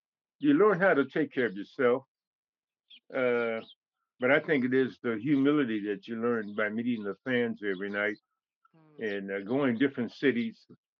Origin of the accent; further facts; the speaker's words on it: East Palo Alto, California, United States; And I'm from Palo Alto, California, East Palo Alto, California. And Oakland is just maybe 35 miles away from home.